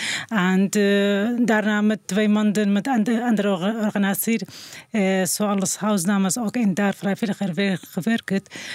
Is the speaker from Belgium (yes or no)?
no; Iraq; Dutch is a second language; moved away as an adult; now in Netherlands; ik kom uit Noord-Irak. Ik ben 5 jaar en 2 maanden in Nederland.